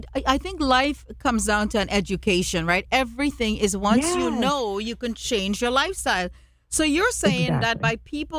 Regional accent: Trinidad & Tobago; when I grew up in Trinidad, which Ellen likes to hear about, we lived in a village, We picked our lemons and made lemonade.

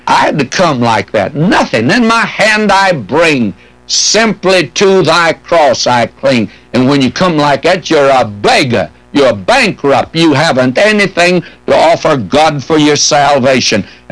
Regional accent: the South, United States; born or raised there

